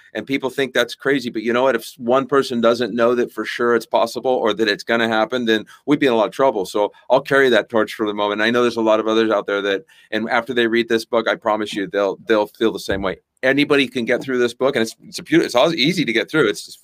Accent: California, United States; moved away as an adult; now in Costa Rica; Yeah, I came from California when I was 23. I came down here.

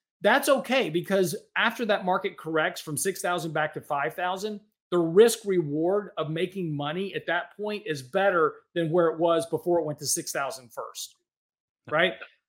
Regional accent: Houston, Texas, United States; I'm from Houston, so Texans aren't playing.

